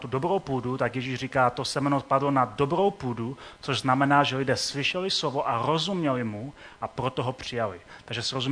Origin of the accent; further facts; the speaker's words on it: Hradec Králové, Hradec Králové Region, Czechia; Velmi zdaleka, přijel jsem z Hradce Králové.